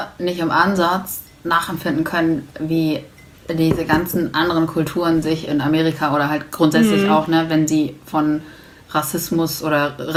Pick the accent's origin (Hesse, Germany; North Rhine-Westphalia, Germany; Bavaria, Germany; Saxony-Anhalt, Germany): North Rhine-Westphalia, Germany; Dortmund; Also ich komme wirklich aus Dortmund und meine Eltern auch.